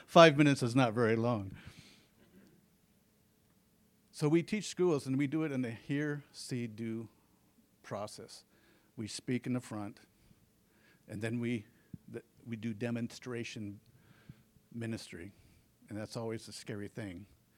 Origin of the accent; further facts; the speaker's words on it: Alaska, United States; Well, I'm Alaskan. I'm a fisherman from Alaska, and I've come down, I've been sent over to Hungary to clean fish.